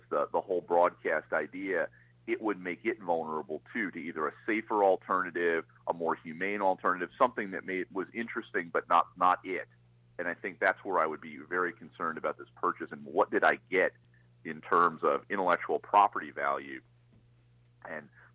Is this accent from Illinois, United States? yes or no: no; New York, United States; I grew up on the Orange County side of that.